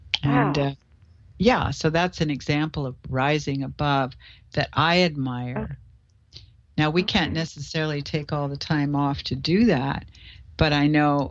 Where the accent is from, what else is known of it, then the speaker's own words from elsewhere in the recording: Canada; now in United States; I'm Canadian, as you know.